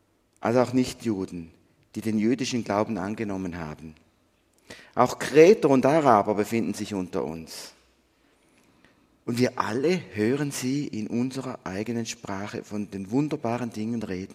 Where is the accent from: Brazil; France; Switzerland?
Switzerland; Berg, Eastern Switzerland; also born or lived in Basel / Aargau / England / Austria; Ich selber bin ja wirklich so ein richtiger Ostschweizer. Ich komme aus Berg, bin aber dann zwischendrin mal nach Basler Luft schnuppern gegangen, Aargauer Luft, dann bin ich englische Luft schnuppern gegangen, österreichische Luft und dann sind wir wieder hier gelandet